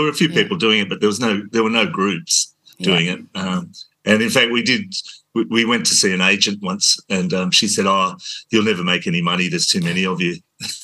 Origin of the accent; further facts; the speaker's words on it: Australia; because I'm Australian, I started thinking, oh, okay, so as an Australian, I could do this maybe. I was like 13.